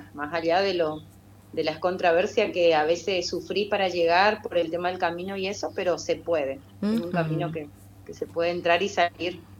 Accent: Posadas, Misiones, Argentina; Sí, de Posada. Es todos los días a 40 kilómetros de ida, 40 de vuelta

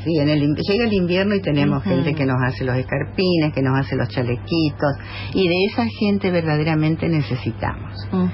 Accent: San Francisco, Córdoba, Argentina; Y yo trabajé, vine de San Francisco de Córdoba y acá trabajé efectivamente 18 años.

